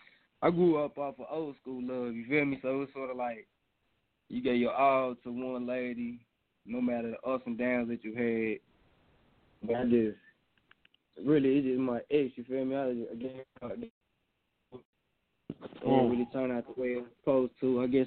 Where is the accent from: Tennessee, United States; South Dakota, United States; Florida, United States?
Tennessee, United States; Alright, I came from Pad, Tennessee, a little small town in Knoxville, Tennessee.